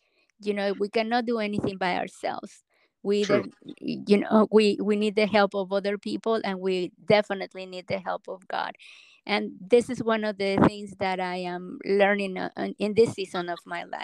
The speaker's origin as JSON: {"language": "English", "region": "Mexico City", "country": "Mexico", "moved": "yes", "lives_now": "United States", "said": "I'm originally from Mexico City. I came to the United States in 1986."}